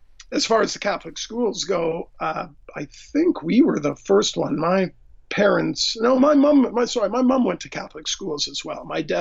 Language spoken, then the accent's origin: English; Vancouver, British Columbia, Canada; there's the generation before that was Irish and English. But I've grown up in Canada in the Vancouver area.